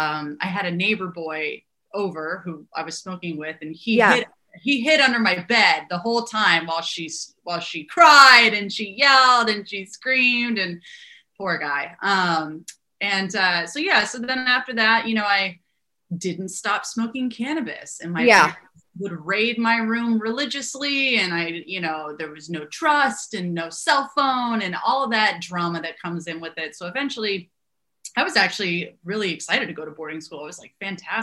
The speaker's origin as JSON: {"language": "English", "town": "Austin", "region": "Texas", "country": "United States", "tie": "born or raised there", "also_born_or_lived": "San Diego, United States", "said": "I was born in San Diego, California, and lived there until I was about 9 or 10. And then I went over to Austin, Texas."}